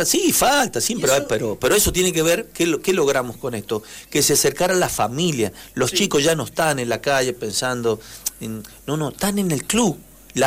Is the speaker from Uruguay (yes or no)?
no; Calingasta, San Juan, Argentina; Yo vengo de Calingasta.